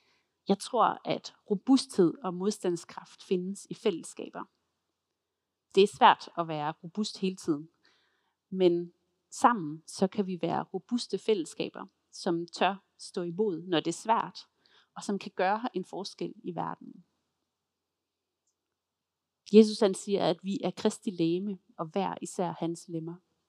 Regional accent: Silkeborg, Central Denmark Region, Denmark; Min forældres kirke hjemme i Silkeborg, hvor jeg kommer fra

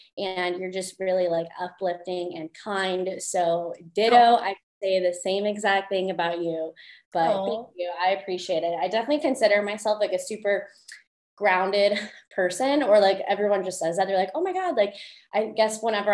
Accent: Brazil; I was born and raised in Brazil.

